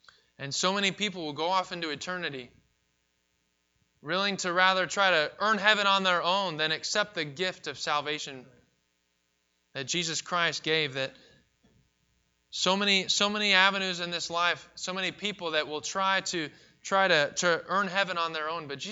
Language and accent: English; Seward, Alaska, United States; I was born and raised in Seward, Alaska, in a very small town.